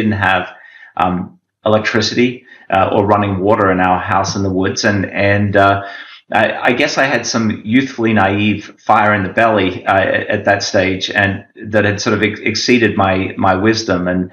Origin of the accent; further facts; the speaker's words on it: Australia; also born or lived in Papua New Guinea; I was actually born in Papua New Guinea. The first 6 years were there, and I grew up in Australia thereafter.